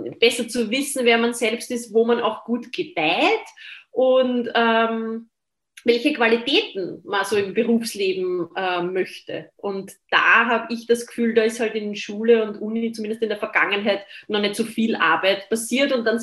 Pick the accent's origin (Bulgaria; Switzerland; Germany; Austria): Austria; aber bei uns in Österreich war es in meiner Generation so